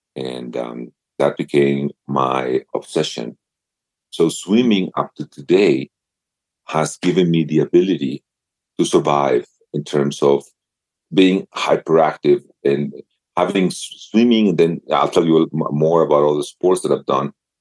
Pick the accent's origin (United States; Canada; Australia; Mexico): Mexico; I'm from Mexico.